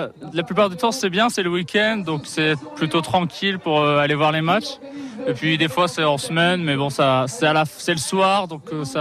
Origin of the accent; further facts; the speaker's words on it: Hauts-de-France, France; now in Amiens, France; je viens de l'Oise, entre Compiègne et Noyon.